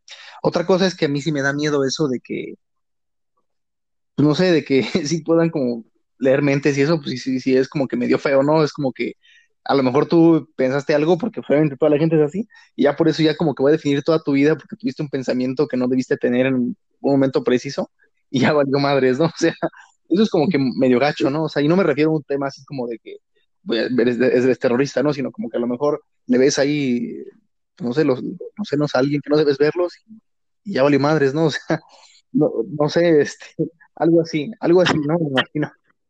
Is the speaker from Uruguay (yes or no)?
no; Mexico; me refiero a eso como mexicanos, ¿no? O sea, aquí, no sé, nos tachan como enemigos, pero pues nosotros no somos enemigos de Estados Unidos.